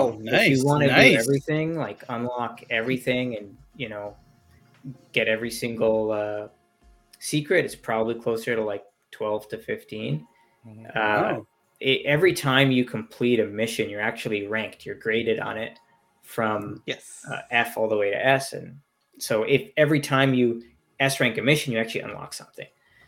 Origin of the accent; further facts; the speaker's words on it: Fort McMurray, Alberta, Canada; Cause I'm from Alberta. So I was in Fort McMurray, like a Northern Albertan town, not Hollywood, not Toronto, not Vancouver.